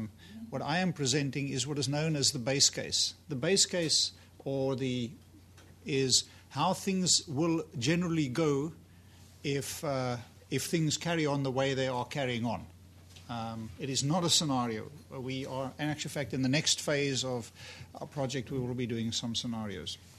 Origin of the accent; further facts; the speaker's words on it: South Africa; I am South African, obviously from my accent